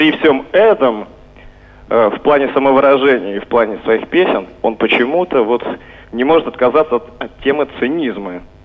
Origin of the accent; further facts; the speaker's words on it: Pskov, Pskov Oblast, Russia; я из Пскова.